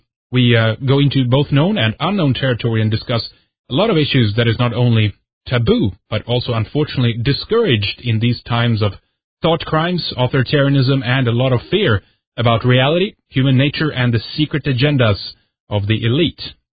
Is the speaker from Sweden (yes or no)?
yes; Sweden; English is a second language; from Sweden